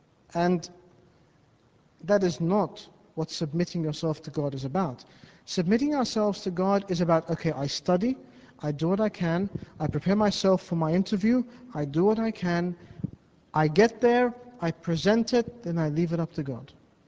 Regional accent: Sydney, New South Wales, Australia; growing up in Sydney, I was relatively young

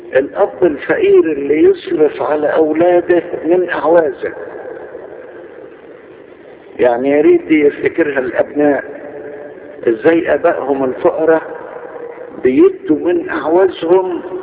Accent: Alexandria, Alexandria Governorate, Egypt; دي فكرتني لحاجة مرة حصلت عندنا في اسكندرية.

